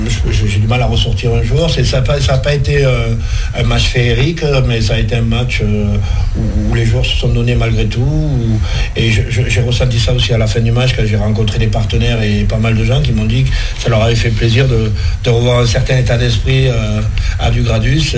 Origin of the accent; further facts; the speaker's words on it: Toulouse, Occitanie, France; Avec les déplacements que je fais pour rentrer chez moi à Toulouse, ouais, souvent et tout